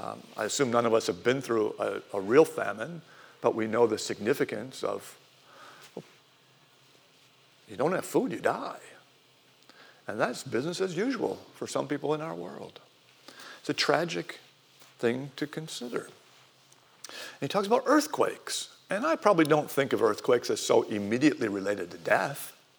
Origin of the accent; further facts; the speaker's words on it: Milwaukee, Wisconsin, United States; But, you know, it's still pretty theoretical for a kid growing up in Milwaukee